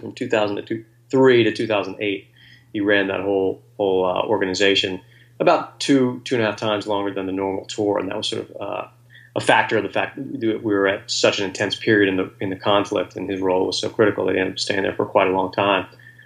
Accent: Virginia, United States; I went through college, the University of Richmond in Virginia. I grew up in Virginia, and then I grew up as an athlete

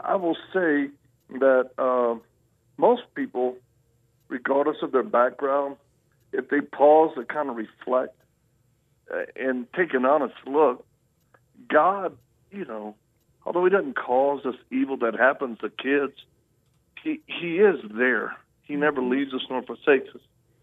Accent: Louisiana, United States; also born or lived in Mississippi / Texas; Well, I'm a Southern boy. I was born in Louisiana and spent a lot of time on the bayous. And then, you know, we moved around a lot. So we spent time in three main states, Louisiana, Mississippi, and Texas.

